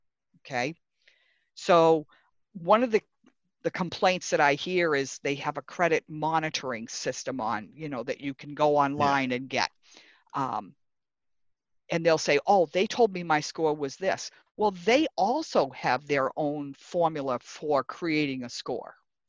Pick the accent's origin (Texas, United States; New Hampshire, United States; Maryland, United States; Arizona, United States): New Hampshire, United States; Goffstown; I grew up in Goffstown, New Hampshire, which is not far from here.